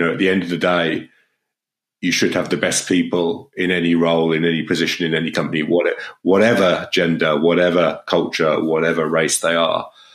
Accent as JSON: {"language": "English", "country": "United Kingdom", "lives_now": "France", "said": "as a Brit living in France"}